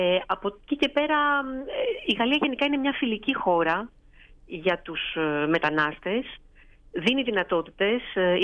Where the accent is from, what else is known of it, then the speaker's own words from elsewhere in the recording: Athens, Attica, Greece; now in France; Η καταγωγή μου είναι από την Αθήνα, έχω γεννηθεί στην Αθήνα. Η καταγωγή από τον πατέρα μου από τη Φιώτιδα, από τη Σκάρφη Αλοκρίδας, και η καταγωγή της μητέρας μου από τα Βίλια Αττικής.